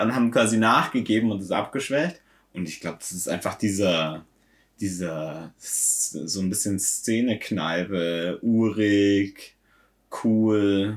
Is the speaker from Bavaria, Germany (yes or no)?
yes; Bavaria, Germany; Ich bin in Bayern aufgewachsen und da ist Rauchverbot